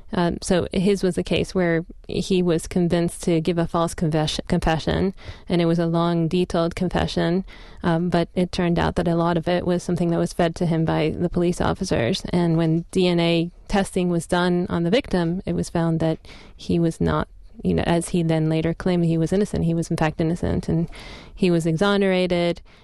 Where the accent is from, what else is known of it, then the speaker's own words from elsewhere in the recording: Colombia; first language Spanish; English is a second language; now in United States; I'm a native Spanish speaker. I grew up in Colombia, and when I moved to the States, to know that there were pro bono lawyers was just something I could never imagine.